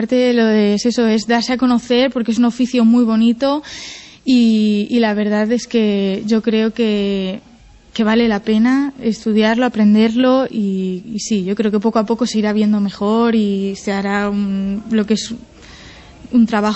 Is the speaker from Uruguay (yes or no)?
no; Alicante, Valencian Community, Spain; now in Alcoy, Spain; Yo soy de Alicante y vi que estaba este ciclo aquí y me lancé